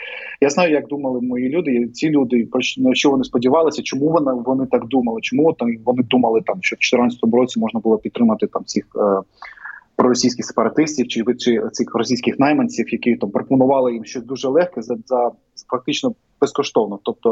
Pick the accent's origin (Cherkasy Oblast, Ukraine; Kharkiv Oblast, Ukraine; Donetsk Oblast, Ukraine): Donetsk Oblast, Ukraine; Volnovakha; я також з Донбасу, точніше з Волновахи.